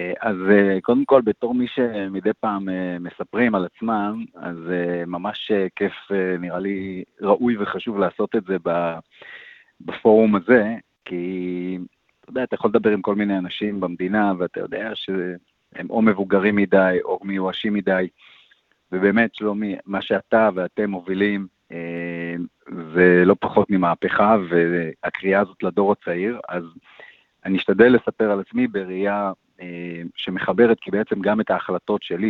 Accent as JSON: {"language": "Hebrew", "town": "Petah Tikva", "region": "Central District", "country": "Israel", "tie": "born or raised there", "lives_now": "Yeruham, Israel", "said": "אז באמת גדלתי בפתח תקווה, היום תושב ירוחם"}